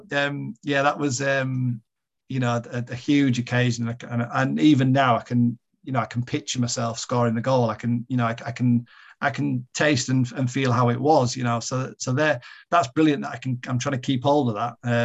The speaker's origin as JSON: {"language": "English", "town": "Huddersfield", "region": "Yorkshire and the Humber", "country": "United Kingdom", "tie": "born or raised there", "said": "I think making my debut for my hometown club and playing for Huddersfield Town was a huge occasion"}